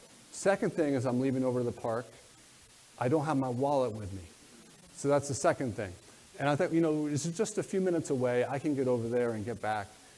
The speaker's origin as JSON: {"language": "English", "region": "New Jersey", "country": "United States", "tie": "born or raised there", "also_born_or_lived": "Lancaster", "said": "I should have known that growing up in New Jersey. But we lived in Lancaster, in Pennsylvania"}